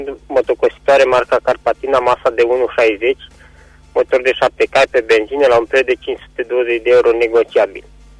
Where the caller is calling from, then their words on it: Caransebeș, Caraș-Severin, Romania; de la Caransebe și revin cu următoarele anunțuri